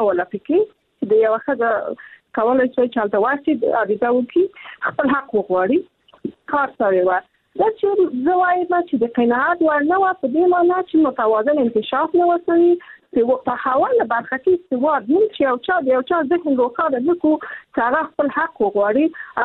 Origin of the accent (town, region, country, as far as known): Afghanistan; born or raised there